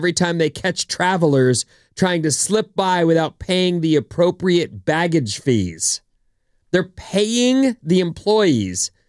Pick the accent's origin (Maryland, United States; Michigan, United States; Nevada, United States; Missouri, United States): Nevada, United States; I'm from Nevada, and I'm here to protect you.